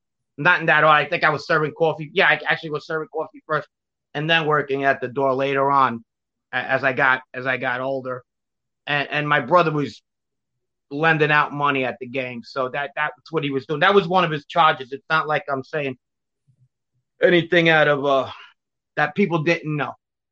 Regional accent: Ridgewood, New York, United States; And most of the kids that I grew up with in Ridgewood later on, like in my 12, 13, in my teen years, they were also in the similar situation.

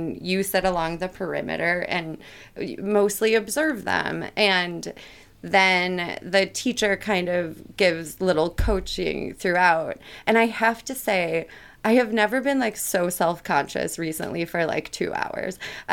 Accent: Midwest, United States; I was raised in the Midwest. It's like a family who doesn't communicate that well.

